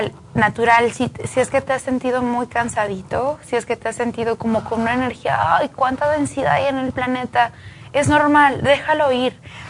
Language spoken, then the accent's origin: Spanish; Jerez, Zacatecas, Mexico; yo vengo de Zacatecas, Jerez, Zacatecas